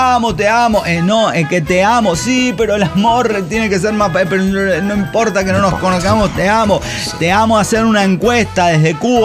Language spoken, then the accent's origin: Spanish; San Andrés Ixtán, Jalisco, Mexico; de San Andrés Ixtán, Jalisco.